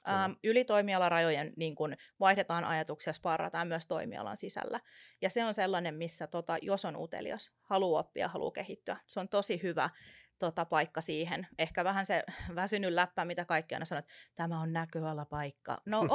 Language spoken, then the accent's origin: Finnish; England, United Kingdom; now in Finland; lapsenahan mä koin Englannissa, että mä oon suomalainen vieraassa maassa, mutta sittenhän se kääntyi niin, että mä koin, että mä oon englantilainen. Ja nyt sitten, kun me silloin muutettiin Suomeen